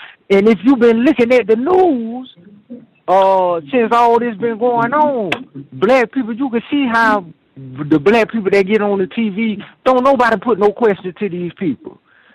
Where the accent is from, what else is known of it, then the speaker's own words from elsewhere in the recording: Houston, Texas, United States; because, you know, I'm from Houston, man